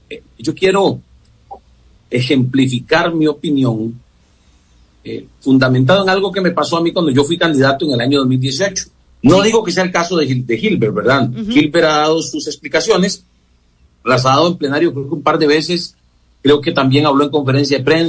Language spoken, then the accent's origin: Spanish; Costa Rica; ¿Qué consecuencias podríamos estar hoy sufriendo como costarricenses, como país, a causa de esa influencia de aquel momento?